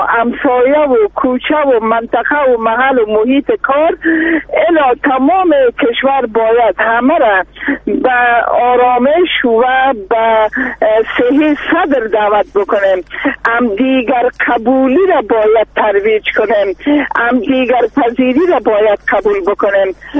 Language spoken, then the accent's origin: Persian; Afghanistan; زن و مرد همه ما افغان هستیم